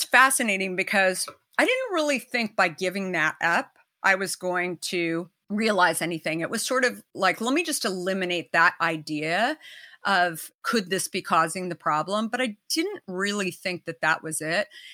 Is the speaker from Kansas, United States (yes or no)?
no; Arizona, United States; I personally should have been enjoying water my whole life growing up in Arizona, but I didn't.